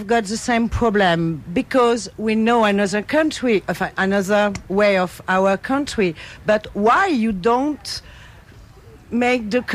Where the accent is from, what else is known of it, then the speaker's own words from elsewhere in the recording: Corsica, France; Corsica. And little island in the south.